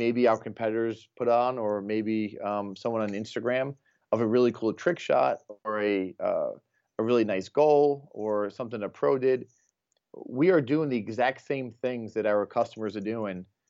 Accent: Long Island, New York, United States; now in Minneapolis, United States; just because I'm here in Minneapolis versus, you know, where I grew up in Long Island

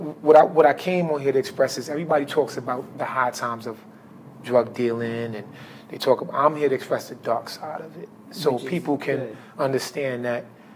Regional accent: New York, United States; I grew up in Building 1. So Rucker Park is across the street.

